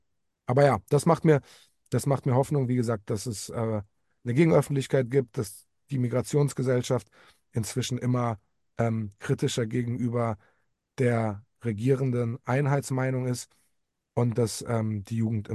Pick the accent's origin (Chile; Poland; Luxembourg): Poland; Also ich glaube, es wird am Ende vergleichbar mit den USA oder auch meiner Heimat Polen zwei Pole geben.